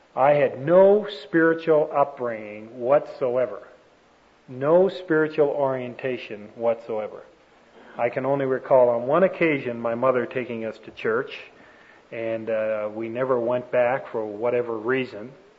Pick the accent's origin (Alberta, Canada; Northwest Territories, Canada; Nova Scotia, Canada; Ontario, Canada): Ontario, Canada; Toronto; born or raised there